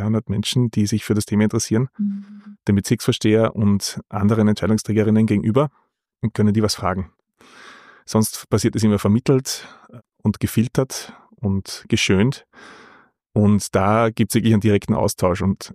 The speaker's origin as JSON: {"language": "German", "town": "Freistadt", "region": "Upper Austria", "country": "Austria", "tie": "born or raised there", "lives_now": "Vienna, Austria", "said": "ich komme aus Oberösterreich, bin ein Landkind. Wien, sagt bei Freistadt, ist der Ort, in dem ich aufgewachsen bin."}